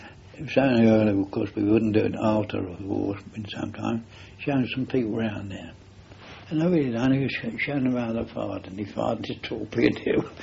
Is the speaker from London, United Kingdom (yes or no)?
yes; Mitcham, London, United Kingdom; We've only been down here 2 years, the 6th of last September. We moved down here. We come from Mitcham in Surrey.